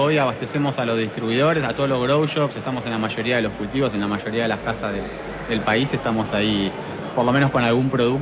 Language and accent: Spanish; Argentina; era una ventaja que creo que teníamos nosotros en Sudamérica, como argentinos, éramos pioneros, éramos unos referentes.